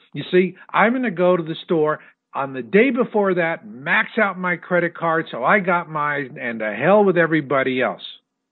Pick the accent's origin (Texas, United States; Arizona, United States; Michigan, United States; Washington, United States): Arizona, United States; I'd never seen blue ice in my whole life. I grew up in Arizona.